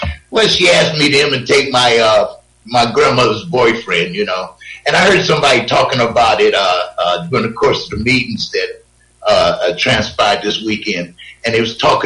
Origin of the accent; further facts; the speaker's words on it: Akron, Ohio, United States; I grew up in Akron, on the west side of Akron, you know, and my ghetto wasn't no harder than nobody else's